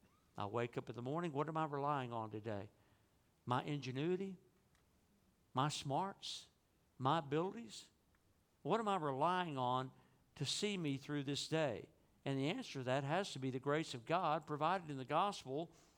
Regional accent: Texas, United States; So when I was growing up in Northeast Texas, we didn't have cable TV out in the country.

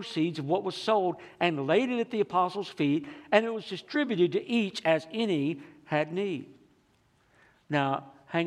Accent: Texas, United States; growing up in East Texas, not far from the First Baptist Church downtown was a bakery

